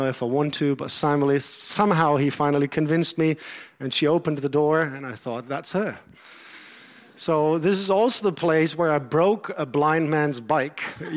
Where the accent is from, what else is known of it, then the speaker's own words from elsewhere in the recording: North Rhine-Westphalia, Germany; now in Austria; I'm a German native. I grew up near Dortmund.